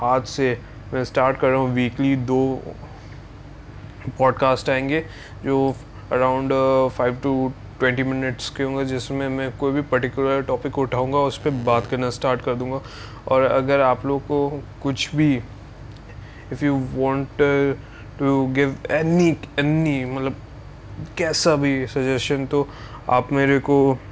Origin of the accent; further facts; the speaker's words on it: Patna, Bihar, India; And in that state I live in the capital of that state. सो मैं पटना से बोलूँ, मैं पटना से हूँ.